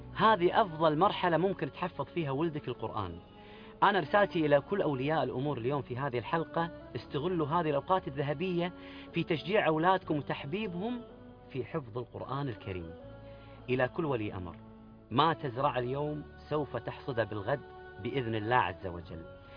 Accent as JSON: {"language": "Arabic", "country": "Kuwait", "said": "عندنا في بلدنا الكويت"}